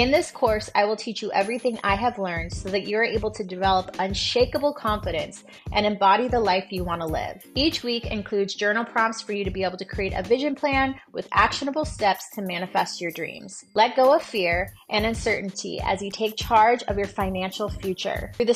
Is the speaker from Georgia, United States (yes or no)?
no; Newport Beach, California, United States; So I grew up in Newport Beach, California. My parents actually were neighbors and grew up together.